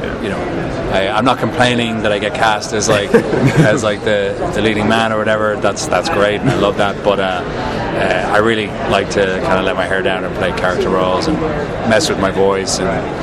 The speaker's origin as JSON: {"language": "English", "town": "Sandycove", "region": "Leinster", "country": "Ireland", "said": "I come from a nice town called Sandy Cove, South Dublin."}